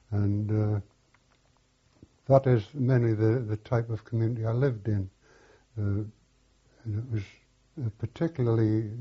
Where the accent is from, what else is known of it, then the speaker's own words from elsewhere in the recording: Birtley, North East England, United Kingdom; And I was born in Birtley, County Durham, number 25, School Street. I moved from 25 School Street to number 30 Hill Street. And from there, I was there until I left school.